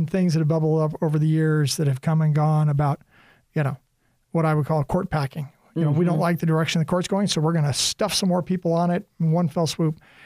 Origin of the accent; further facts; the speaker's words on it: Oregon, United States; My home state.